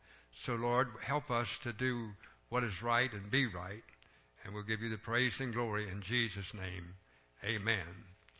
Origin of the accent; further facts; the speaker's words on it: United States; Father God, we thank you for being American.